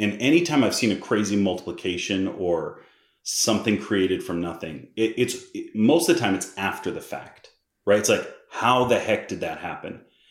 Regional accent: Massachusetts, United States; I'm from Massachusetts, right? So I grew up in I have a Harvard educated grandfather.

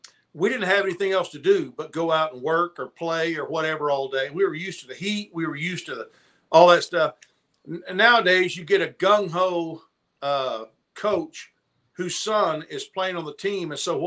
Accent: Burnet, Texas, United States; One of the things I remember when I grew up in Burnet, we had peewee football, which is for fifth and sixth grade.

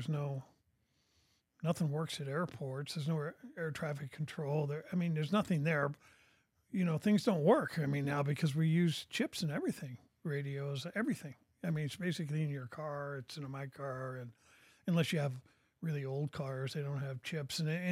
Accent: Portland, Oregon, United States; Yeah, I was born and raised in Oregon.

